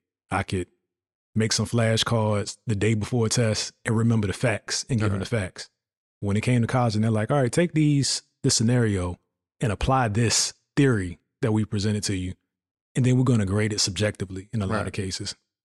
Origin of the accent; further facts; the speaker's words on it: Virginia, United States; I'm from Virginia.